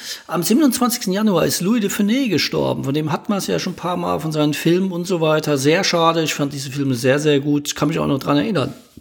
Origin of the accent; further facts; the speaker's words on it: Ludwigshafen, Rhineland-Palatinate, Germany; stammt aus der Phase, in der meine Heimatstadt Ludwigshafen noch richtig viel Geld hatte